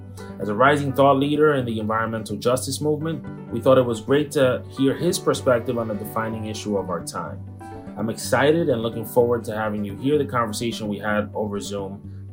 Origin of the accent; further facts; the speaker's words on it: Bronx, New York, United States; I grew up in the Bronx in New York, and similar to you, just went about life, not really knowing about the environment space.